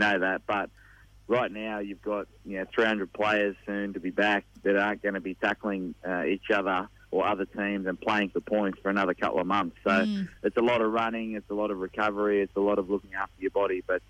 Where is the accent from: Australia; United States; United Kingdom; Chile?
Australia; Wagga Wagga, New South Wales; I grew up in Wagga